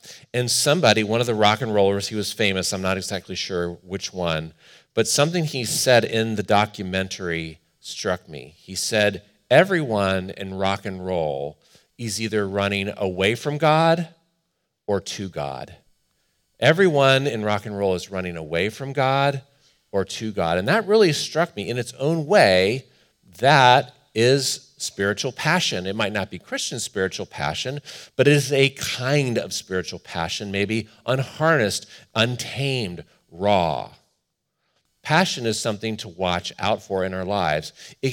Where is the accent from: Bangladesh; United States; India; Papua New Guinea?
United States; Cleveland, Ohio; Some of you know, I grew up in the Rust Belt, what they call the Rust Belt, from the days of the manufacturing of steel and auto. And this is the suburbs of Cleveland, Ohio.